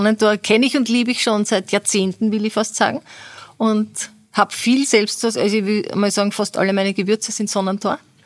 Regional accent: Vienna, Austria; born there; now in Feldkirch, Austria; ich bin gebürtige Wienerin und vor 3 Jahren und ein bisschen was mit meinem aus Feldkirch stammenden Mann von Wien nach Feldkirch gezogen.

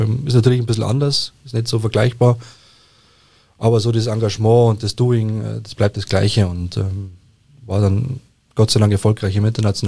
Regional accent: Egling, Bavaria, Germany; war 2020 Bürgermeisterkandidat in meiner Heimatgemeinde Egling

